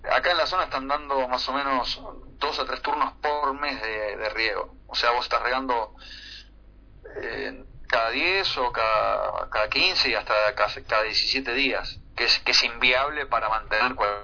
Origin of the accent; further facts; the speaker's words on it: Argentina; me está yendo como me está yendo el resto de los argentinos.